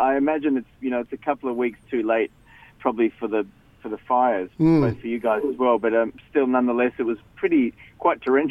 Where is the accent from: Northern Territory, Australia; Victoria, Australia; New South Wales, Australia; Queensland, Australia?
Victoria, Australia; Melbourne; I grew up in Melbourne. I grew up in a really musical family, I guess.